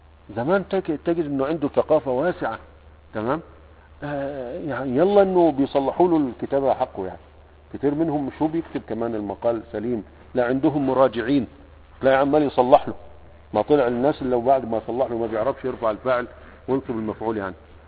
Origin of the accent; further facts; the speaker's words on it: Egypt; الآن صح يعني عندنا في مصر صحف لكن كلها سياسة